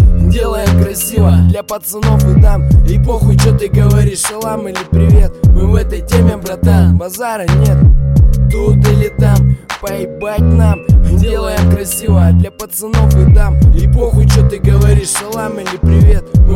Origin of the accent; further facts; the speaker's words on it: Yekaterinburg, Sverdlovsk Oblast, Russia; Я из Екатеринбурга, из центра Урала.